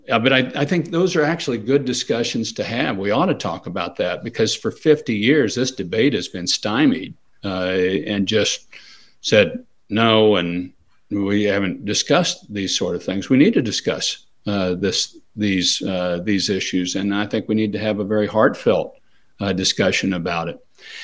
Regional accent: Kansas, United States; I think in my home state of we have a number of Amish in Kansas

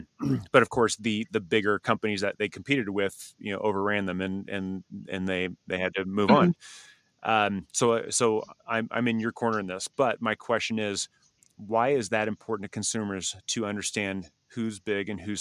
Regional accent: San Diego, California, United States; And I remember growing up in San Diego, there was a building kind of there dedicated for people of Scottish descendancy and everything.

